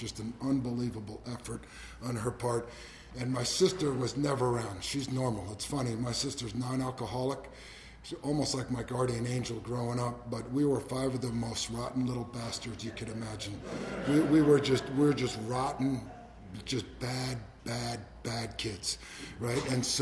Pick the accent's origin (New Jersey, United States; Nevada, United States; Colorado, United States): New Jersey, United States; I grew up in Northeast New Jersey, Bergen County. I'm the youngest of six kids. I got four older brothers, one older sister.